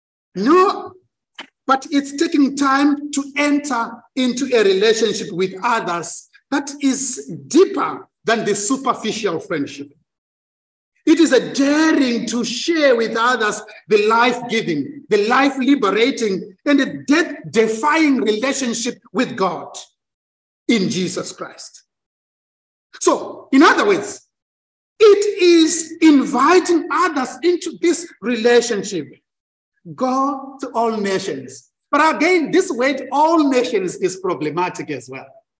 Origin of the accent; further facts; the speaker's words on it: Zimbabwe; You know, I come from Zimbabwe